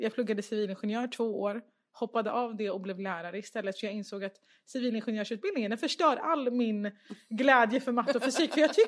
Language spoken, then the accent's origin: Swedish; Stockholm, Stockholm County, Sweden; Sös föddes jag.